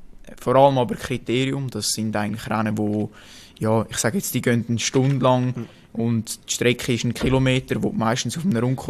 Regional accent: Switzerland; gerade hier bei uns in der Schweiz so eine schöne Trainingsgegend haben.

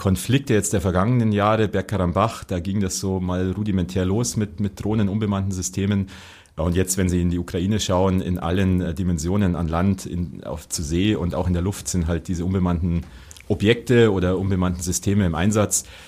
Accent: Berchtesgaden, Bavaria, Germany; Ich bin gebürtig da in Berchtesgaden aufgewachsen, da war es schon eine Weltreise, wenn man irgendwie mal 10 Kilometer außerhalb des Ortes ist.

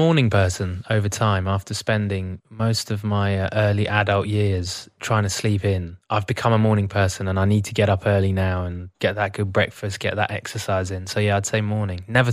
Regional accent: United Kingdom; I'm typically British in that way.

